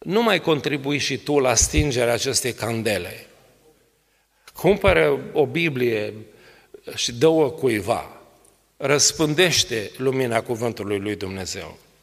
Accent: Arad, Arad County, Romania; Eu care eram din Arad

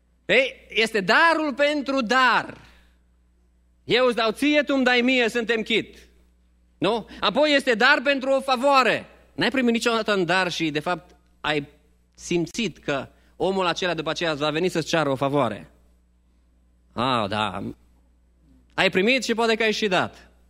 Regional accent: Romania; noi cei care am crescut în România.

